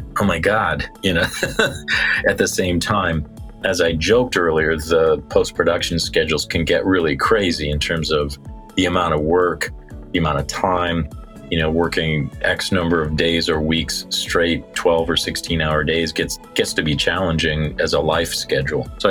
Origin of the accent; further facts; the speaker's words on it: Midwest, United States; as far back as, you know, marching bands growing up in the Midwest